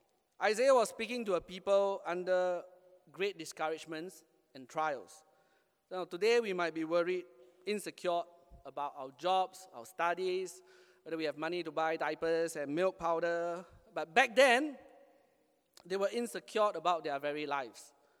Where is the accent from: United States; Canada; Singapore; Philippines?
Singapore; As a Singaporean, will we really feel secure with our third generation army